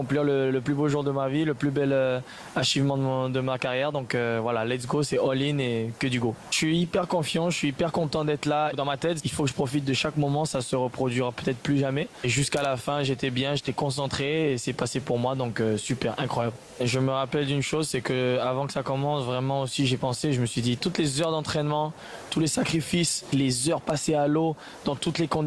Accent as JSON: {"language": "French", "country": "New Caledonia", "said": "pour toute la France et aussi la Calédonie, vu que je suis calédonien."}